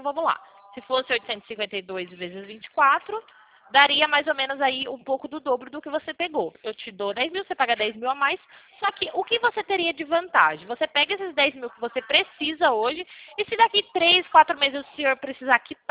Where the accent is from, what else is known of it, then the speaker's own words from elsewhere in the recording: Pirassununga, São Paulo, Brazil; Eu sou do estado de São Paulo, Pirassununga.